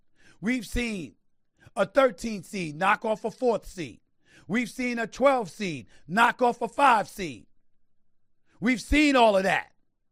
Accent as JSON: {"language": "English", "country": "United States", "said": "I love America. I'm an American. I'm a black man first and foremost, but I'm an American."}